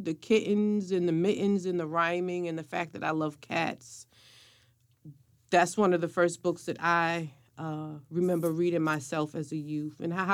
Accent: Brooklyn, New York, United States; growing up in Brooklyn, we used to have a neighbor

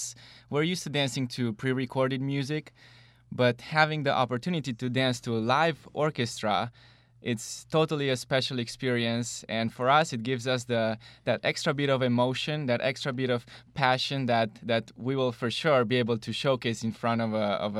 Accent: Romania; moved away as an adult; now in United States; I'm originally from Romania, and together with my wife, we moved to America about 5 years ago

